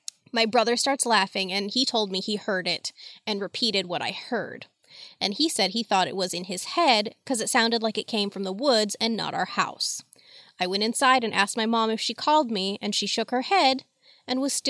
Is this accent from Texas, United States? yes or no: yes; Houston, Texas, United States; When I was a teen, I grew up in the Heights of Houston, and I would walk to school every day in the 90s.